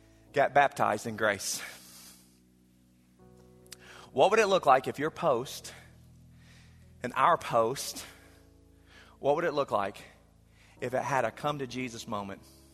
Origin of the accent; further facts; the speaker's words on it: United States; I'm an American, but again, my citizenship is ultimately in heaven.